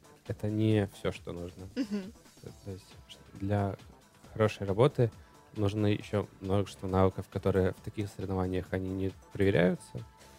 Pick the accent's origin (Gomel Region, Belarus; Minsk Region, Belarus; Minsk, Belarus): Gomel Region, Belarus; Mozyr; У нас, в общем, в городе, откуда я родом, город Мозырь, это в южной части Беларуси.